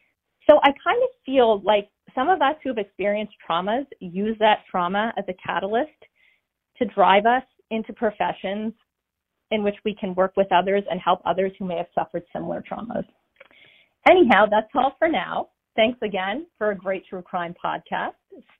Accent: Nova Scotia, Canada; now in United States; calling from Southern Maine, but originally from Nova Scotia. And yes … I am from Canada.

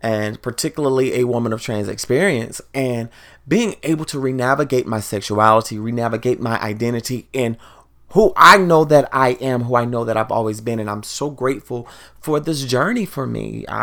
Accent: the South, United States; And then growing up in the South, we also listened to Go-Go in the South

